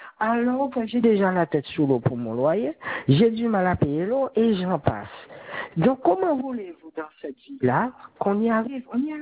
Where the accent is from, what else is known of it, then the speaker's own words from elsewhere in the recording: Pointe-à-Pitre, Guadeloupe; comme moi je suis de Pointe-à-Pitre à la base